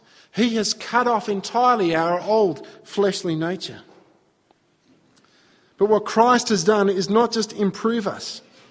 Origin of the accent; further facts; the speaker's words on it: Victoria, Australia; you go from being a Victorian to being a Queenslander, even though that's just a minor geographical move.